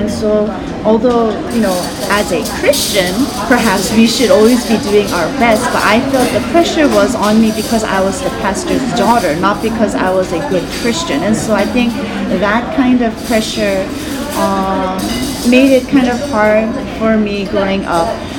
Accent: United States; Yes, actually, I was born and raised in America.

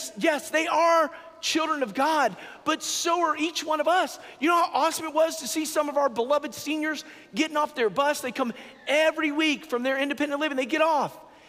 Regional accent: Atlanta, Georgia, United States; also born or lived in Germany / Italy; I grew up in Atlanta. But I had the grace of living in Germany for 3 years in the army, and then Italy for 3 years in the seminary.

